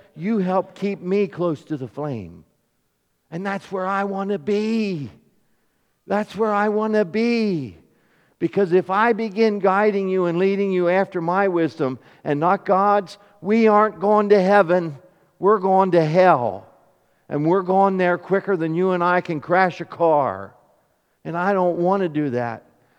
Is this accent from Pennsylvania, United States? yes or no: yes; Glen Rock, Pennsylvania, United States; from Glen Rock, Pennsylvania.